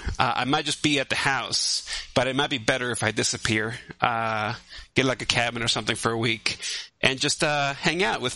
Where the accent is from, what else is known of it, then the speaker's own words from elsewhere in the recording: New York, United States; when they find out that I'm Sicilian from New York, they're like, don't fuck with that guy.